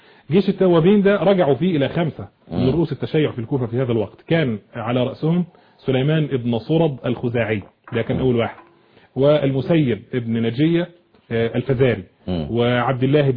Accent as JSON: {"language": "Arabic", "country": "Egypt", "said": "يعني عندنا في مصر زي ما يقولوا يخلق من ظهر العالم فاسد"}